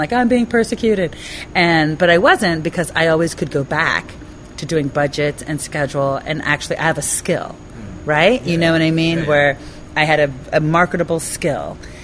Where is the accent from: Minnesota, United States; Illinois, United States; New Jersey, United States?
New Jersey, United States; So I grew up in Jersey, New Jersey, and I'm an Army brat, right?